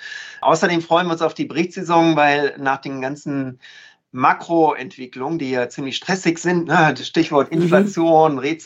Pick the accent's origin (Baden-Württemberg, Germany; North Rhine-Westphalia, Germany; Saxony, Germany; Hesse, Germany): North Rhine-Westphalia, Germany; ich bin ja Ostwestfale.